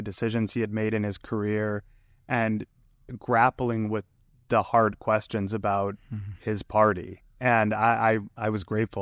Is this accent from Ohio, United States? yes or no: no; Massachusetts, United States; He obviously grew up in Michigan. I grew up in Massachusetts. We both had a lifetime of experiences of being the only Mormon in the room